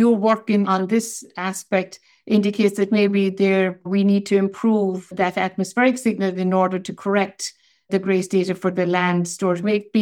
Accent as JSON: {"language": "English", "country": "Ireland", "said": "I come from Ireland originally, and people think water scarcity, it never stops raining, you know?"}